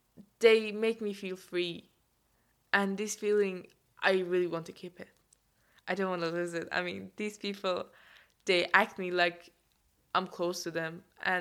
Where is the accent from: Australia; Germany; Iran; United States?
Iran; now in United Kingdom; Iran is always my country. I'm from Iran. I was born there. I grew up there.